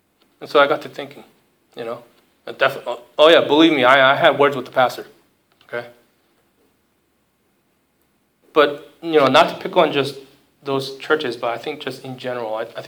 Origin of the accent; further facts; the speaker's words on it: Philadelphia, Pennsylvania, United States; so growing up in Philly, we were literally a part of everyone's youth group.